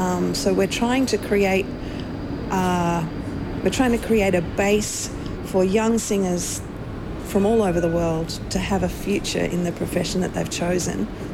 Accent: Australia; Well, being Australian from what I'd call just a normal suburban childhood, I had nothing to do with opera.

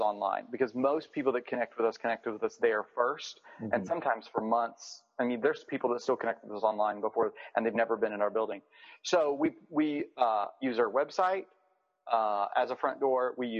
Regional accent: the South, United States; now in Wisconsin, United States; I grew up in the South, so people here always, they know you're a Southern boy.

